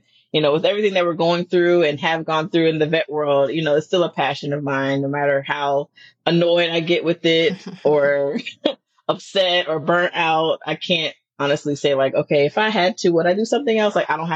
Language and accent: English; Atlanta, Georgia, United States; also born or lived in Fort Bragg, North Carolina; Okay. Well, I am originally from Georgia. So I'm from Atlanta. That's where I was raised. I'm from a military background. So I was born an Army brat. So originally I was born in North Carolina, Fort Bragg.